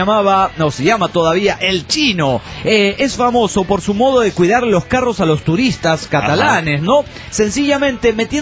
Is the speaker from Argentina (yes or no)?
no; Oaxaca, Mexico; de Oaxaca, México.